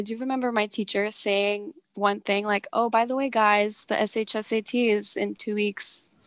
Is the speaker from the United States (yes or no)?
yes; New York City, New York, United States; I grew up in Queens and Jackson Heights. It's like one of the most diverse areas in New York City